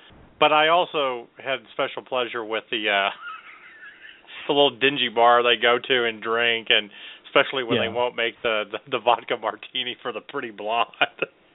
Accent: Chicago, Illinois, United States; Well, hell, I'm from Chicago. That's every politician.

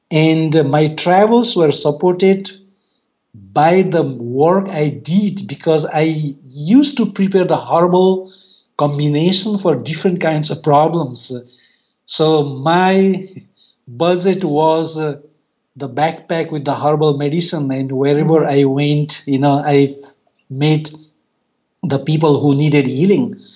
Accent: Nepal; English is a second language; So I come from Nepal.

